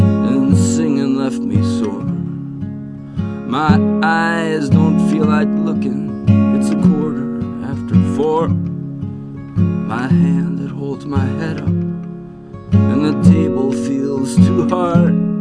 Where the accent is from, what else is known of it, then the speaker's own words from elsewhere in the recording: Long Island, New York, United States; And then, growing up in Long Island, I always like to say